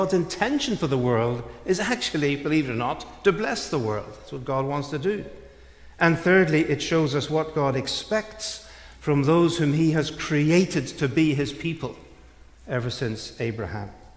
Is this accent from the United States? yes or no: no; Belfast, Northern Ireland, United Kingdom; now in London, United Kingdom; I'm from Northern Ireland originally, from the city of Belfast. That's my home city. But I now live in London